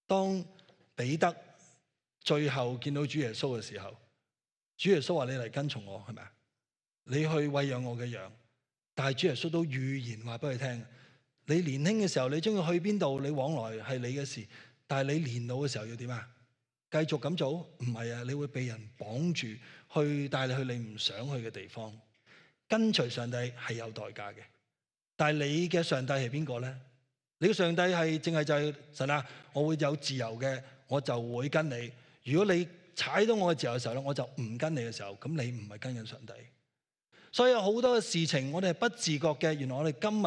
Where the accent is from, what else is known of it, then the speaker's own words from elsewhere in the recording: Hong Kong; 特别喺香港，我哋香港人效率效益好重要嘅